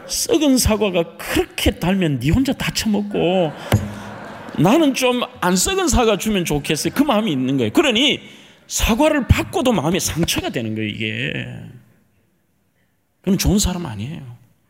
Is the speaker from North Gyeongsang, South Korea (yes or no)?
yes; Andong, North Gyeongsang, South Korea; 저는 경북 안동의 그 보수적인 동네에서 태어났는데 어릴 때 너무너무 가난했어요.